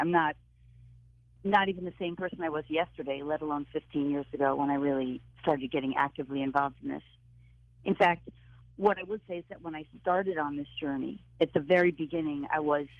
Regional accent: New York, United States; I'm a New Yorker. We were New Yorkers

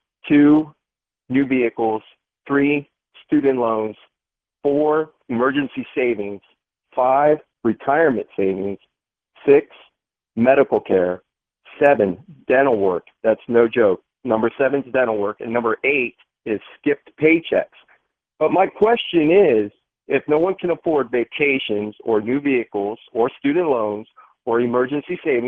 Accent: Dayton, Ohio, United States; moved away as an adult; now in California, United States; I'm originally from Dayton, Ohio, but I've been out here in California for a little over 8 years now.

